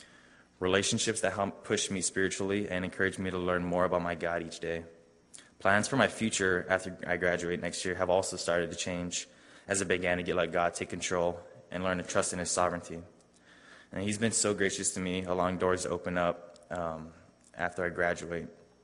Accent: Guam; I'm from Guam, which is located south of Japan, about 3.5 hour flight. It's about 549 square kilometers and with about approximately 165,000 people. So not too big at all.

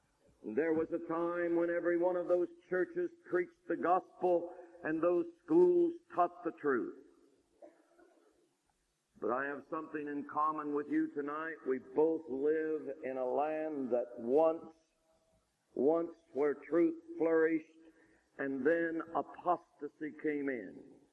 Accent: Midwest, United States; I'm from America tonight. I'm from the Midwest, they call it in America. I'm from the part of America where Protestantism flourished.

